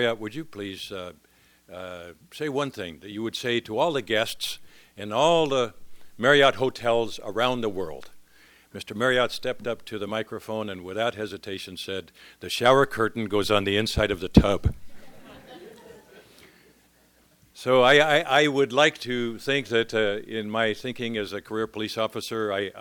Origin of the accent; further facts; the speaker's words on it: Kwilu, DR Congo; as a boy growing up in the Congo, in Bandundu province